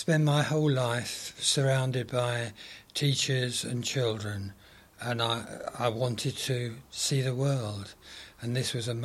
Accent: Stanmore, London, United Kingdom; born there; I was born in Stanmore in Middlesex in 1935.

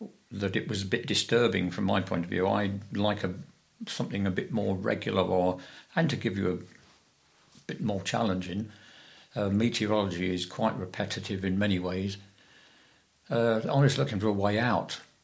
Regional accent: Hendon, London, United Kingdom; born there; I was born in Hendon, in Middlesex, 1931.

